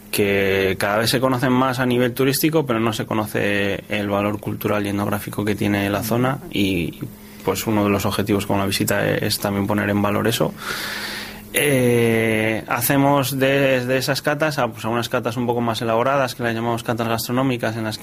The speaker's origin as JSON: {"language": "Spanish", "town": "Torrelavega", "region": "Cantabria", "country": "Spain", "tie": "born or raised there", "said": "yo soy de Dualez, de un barrio de Torlavega, que está prácticamente dentro de la Isniace, o sea que te puedes imaginar cuál es el olor de mi infancia, esa papelera del Besaya."}